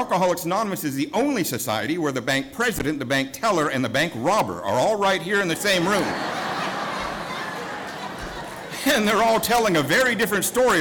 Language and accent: English; Seattle, Washington, United States; also born or lived in Helena, United States / Southeast Asia; We lived in Seattle by this time. I was born in Helena, Montana, spent most of my childhood in Southeast Asia. And then by this time, I got to Seattle when I was 10.